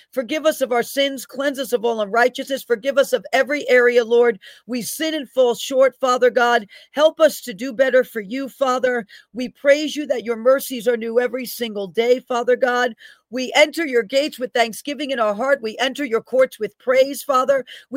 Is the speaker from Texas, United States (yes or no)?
no; Bronx, New York, United States; I'm from the Bronx, many of you know, so I'm part of the boroughs as well.